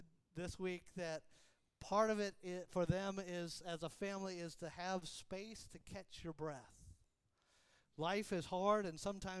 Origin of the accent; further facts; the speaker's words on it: Florida, United States; I grew up in Florida, and I learned to snow ski before I learned to water ski.